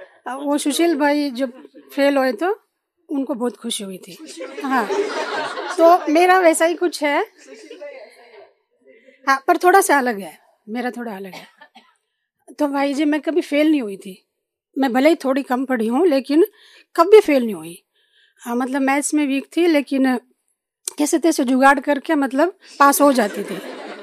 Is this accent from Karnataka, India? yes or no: yes; Bangalore, Karnataka, India; और मैं बेंगलोर से हूँ.